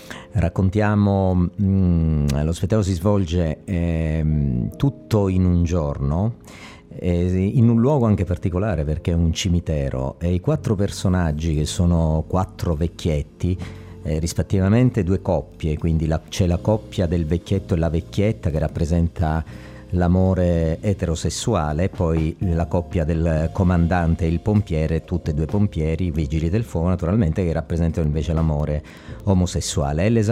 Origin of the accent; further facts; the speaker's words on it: Sicily, Italy; Devo dire, noi siamo siciliani, si capisce sicuramente.